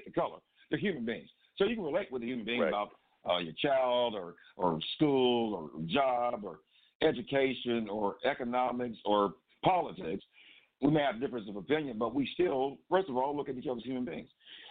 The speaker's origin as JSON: {"language": "English", "town": "Cleveland", "region": "Ohio", "country": "United States", "tie": "born or raised there", "said": "and with my hometown, Cleveland, my home city, I think we can really make a difference. Because something about Cleveland is something special."}